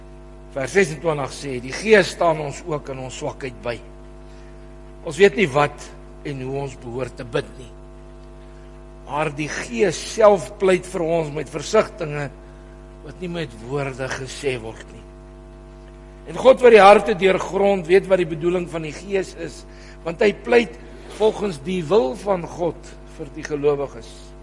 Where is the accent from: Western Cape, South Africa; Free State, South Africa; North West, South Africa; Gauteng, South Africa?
North West, South Africa; Potchefstroom; Ek het as kind op school in Potch groot geword met een kinderhuis daar in die omgeving.